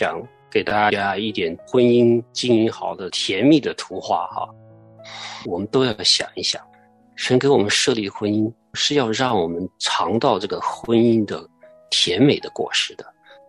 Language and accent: Chinese; China; 我们中国人说的儿孙满堂